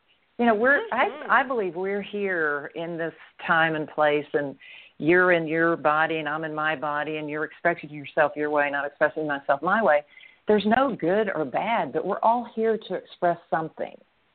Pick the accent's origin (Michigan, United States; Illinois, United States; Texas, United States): Texas, United States; Dallas; I grew up here in Dallas, went to, you know, high school, went on to college